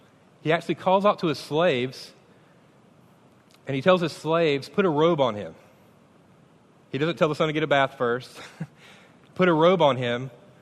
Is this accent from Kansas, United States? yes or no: no; Mayo, Florida, United States; in the church that I grew up in Mayo, the great town of Mayo, Florida, we would sing hymns